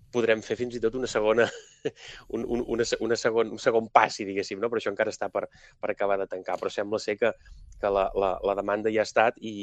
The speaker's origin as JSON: {"language": "Catalan", "town": "Sant Llorenç Savall", "region": "Catalonia", "country": "Spain", "tie": "born or raised there", "lives_now": "Rubí, Spain", "said": "ara com a rodenc us he de dir també que, en part com a vellesà, jo sóc fill de Sant Llorenç Savall"}